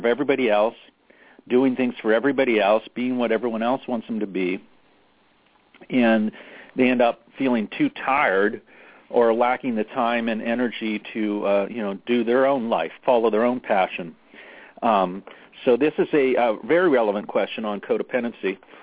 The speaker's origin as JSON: {"language": "English", "town": "Pittsburgh", "region": "Pennsylvania", "country": "United States", "tie": "born or raised there", "said": "When I was a little boy, I grew up in Pittsburgh, in an area of Pittsburgh called Westview."}